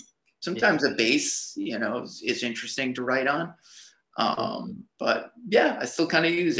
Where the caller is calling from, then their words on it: Brooklyn, New York, United States; I'm in Brooklyn right now.